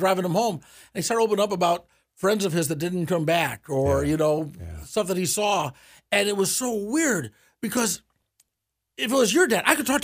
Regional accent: Cleveland, Ohio, United States; Yes, I was born in Cleveland, Ohio, 1955.

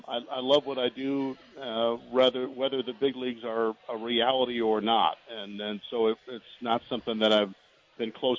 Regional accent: Chicago, Illinois, United States; I grew up in the Chicago area, so I was fortunate to have some outstanding announcers to listen to.

